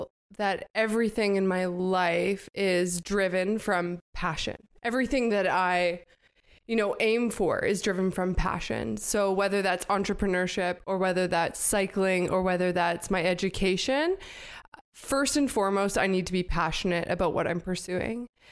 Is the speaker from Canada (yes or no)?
yes; Kelowna, British Columbia, Canada; So I grew up in Kelowna, and I was a dual sport athlete.